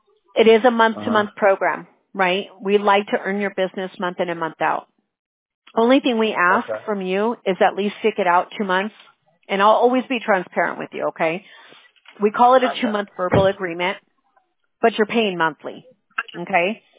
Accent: Fountain Valley, California, United States; We're in California. We're in Fountain Valley. If you've ever been to Disneyland, we're about maybe 20 minutes away.

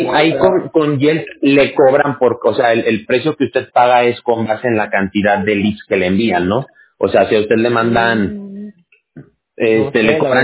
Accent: Mexico; ahí en México, de donde yo soy

